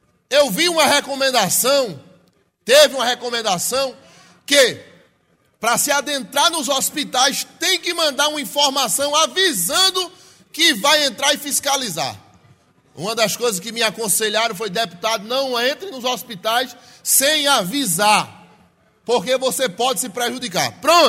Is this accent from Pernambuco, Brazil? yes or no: yes; Recife, Pernambuco, Brazil; born there; now in Toritama, Brazil; a cidade que eu nasci, Recife. Cidade maravilhosa. Nasci em Nova Descoberta, Avenida Josélia. A maternidade foi Bairro Lima.